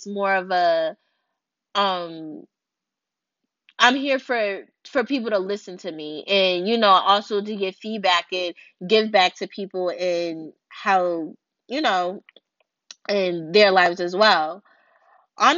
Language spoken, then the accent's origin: English; Baltimore, Maryland, United States; I'm from Baltimore, Maryland. And I decided to start this channel because I feel like personally I want to get my voice out there as well.